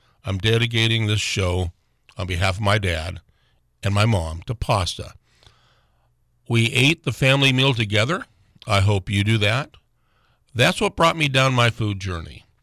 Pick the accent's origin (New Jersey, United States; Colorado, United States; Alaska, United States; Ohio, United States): Alaska, United States; Fairbanks; I'm an American. I'm an Alaskan. I'm a Fairbankson.